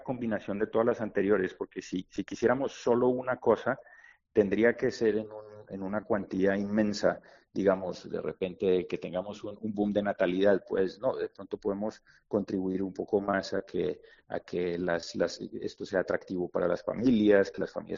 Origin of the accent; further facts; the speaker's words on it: Colombia; Argentina, Venezuela, Colombia, de donde vengo yo